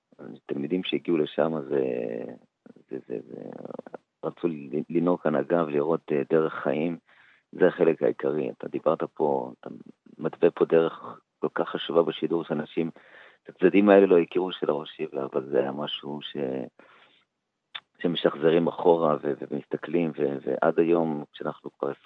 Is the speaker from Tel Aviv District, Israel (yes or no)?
no; Ramla, Central District, Israel; אני גדלתי ברמלה כל ימי, אחר כך בישיבה לצעירים ברחובות, אחר כך בבני ברק ישיבה של הרב רפול, כנסת שלום שמייסדיה, ואחר כך הגעתי לישיבת מעלות התורה